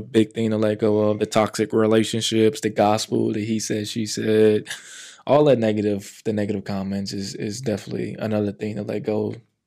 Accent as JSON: {"language": "English", "town": "St. Louis", "region": "Missouri", "country": "United States", "tie": "born or raised there", "moved": "yes", "lives_now": "Atlanta, United States", "said": "dang, I'm about to like really walk away from everything here in St. Louis. Like, this is my hometown, you know? But since I've been here in Atlanta, it's been just like amazing for me."}